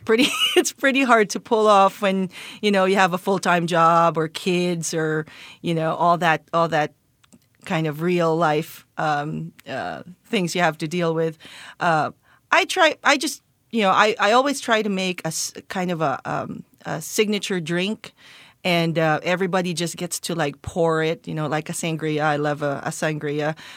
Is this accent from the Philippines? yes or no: yes; Santa Lucia, Metro Manila, Philippines; So I grew up in a town called Santa Lucia, which is part of the greater metropolitan Manila area.